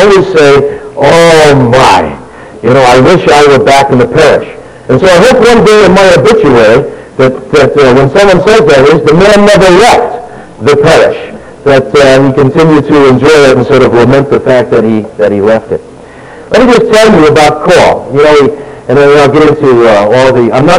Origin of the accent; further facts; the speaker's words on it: Connecticut, United States; And I said, I'm from Connecticut.